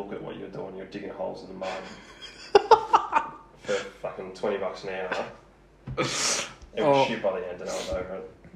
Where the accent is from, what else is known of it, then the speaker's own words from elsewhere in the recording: Geelong, Victoria, Australia; Grew up in North Geelong, just opposite the train station.